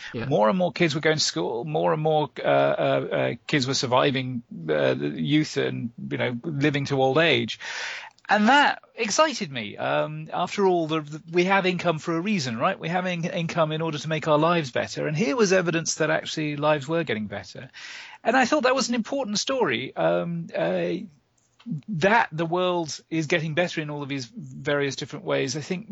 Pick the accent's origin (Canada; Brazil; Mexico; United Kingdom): United Kingdom; moved away as an adult; now in United States; I was born and bred in Britain, and then moved to the States for graduate school about 20-some-odd years ago.